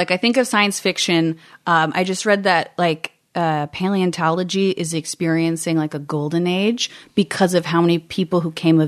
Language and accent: English; Buffalo, New York, United States; Buffalo, New York. All my family's back there.